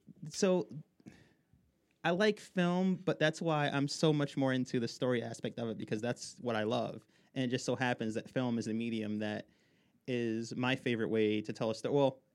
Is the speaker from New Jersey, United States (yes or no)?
yes; New Jersey, United States; I grew up in Sussex County. I grew up around here.